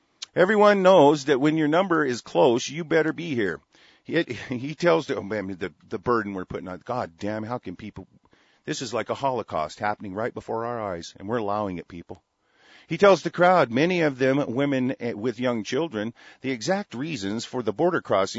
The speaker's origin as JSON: {"language": "English", "country": "United States", "tie": "born there", "said": "I feel so guilty for being born here and, you know, actually being an American national of this soil."}